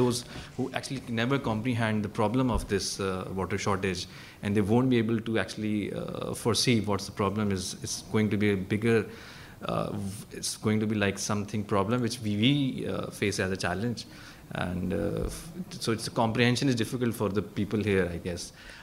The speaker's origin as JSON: {"language": "English", "country": "Pakistan", "said": "So I'm from Pakistan, and Pakistan is a place where there's a lot of shortage of water"}